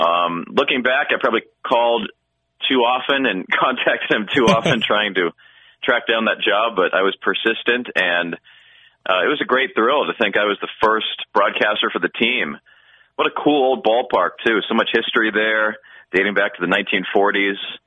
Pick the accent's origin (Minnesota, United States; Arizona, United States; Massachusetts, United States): Massachusetts, United States; Canton; I was from Canton, Massachusetts, which is right outside the city. I had never lived any place that was rural.